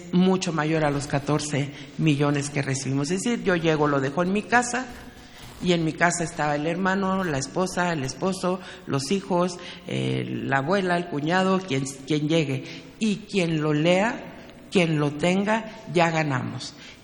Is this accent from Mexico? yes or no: yes; Mexico; de compromiso de mexicano, que sabemos que somos mexicanos